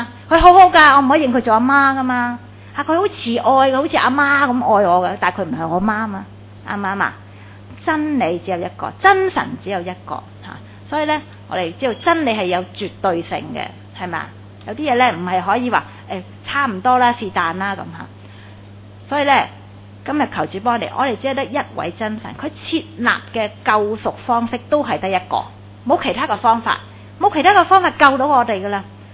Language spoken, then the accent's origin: Cantonese; China; 咁我哋中国人都好多嘅，系咪啊？